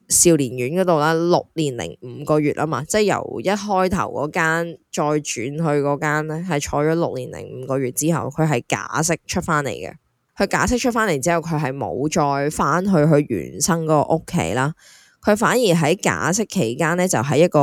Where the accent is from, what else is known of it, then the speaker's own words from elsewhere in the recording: Hong Kong; 你知道我们香港人生活很忙碌的嘛。